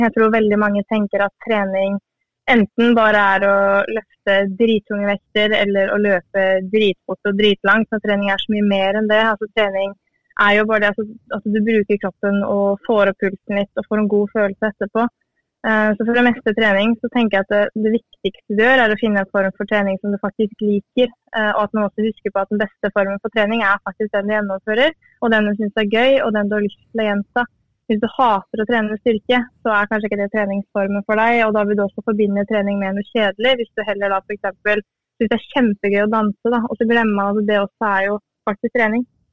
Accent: Stathelle, Telemark, Norway; now in Porsgrunn, Norway; og 25 år. Jeg født og oppvokst på Stathelle, men bor nå i Porsgrunn, som for så vidt bare 10 minutter unna, så det ikke sånn voldsomt langt. Og her bor jeg med min samboer og forlovede og våre 2 hunder.

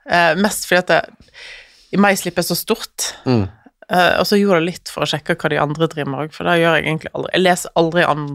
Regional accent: Voss, Vestland, Norway; Jeg kommer fra Voss.

